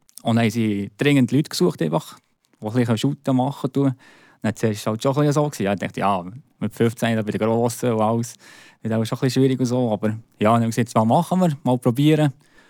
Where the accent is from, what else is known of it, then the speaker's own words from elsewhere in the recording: Brünisried, Fribourg, Switzerland; Ich bin ja eigentlich auch in Brünnisried aufgewachsen. Ab 11 bin ich in Brünnisried gewohnt, 10 Jahre lang.